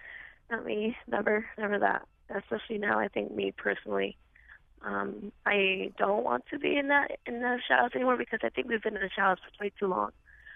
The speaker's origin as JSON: {"language": "English", "town": "New Haven", "region": "Connecticut", "country": "United States", "tie": "born or raised there", "also_born_or_lived": "Mexico", "said": "I was 8 months when I came here. My parents, we come from Mexico, and my grandfather was here in New Haven at the time."}